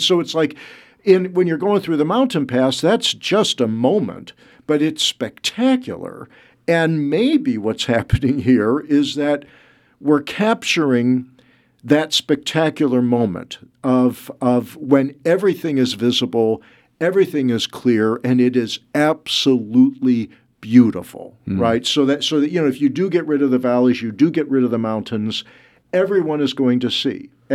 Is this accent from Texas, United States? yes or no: no; Missouri, United States; And, you know, I'm from Missouri. There are no mountains. There's barely a hill.